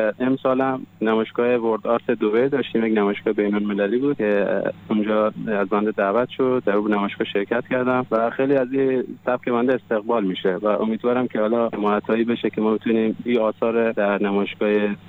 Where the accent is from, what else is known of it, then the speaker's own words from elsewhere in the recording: Afghanistan; من میگم که من افغان هستم